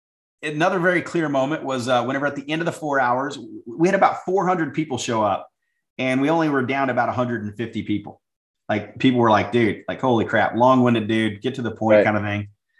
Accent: St. Louis, Missouri, United States; And I'm from St. Louis.

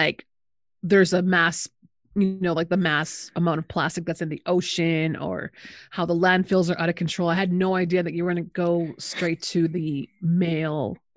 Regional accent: Canada; now in Phoenix, United States; And growing up in Canada, I come from a society that is more conscious about recycling

